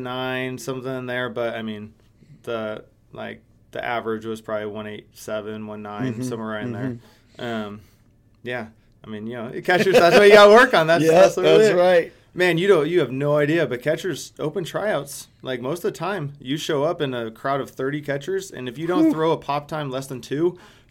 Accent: San Diego, California, United States; So San Diego, so I'm from San Diego, born and raised.

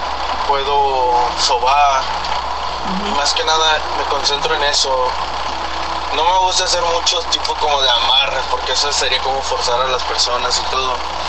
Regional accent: Tamaulipas, Mexico; now in United States; yo radico acá en Estados Unidos. Okay, pero originalmente yo crecí en Tamaulipas, ahí en una ciudad muy pequeña.

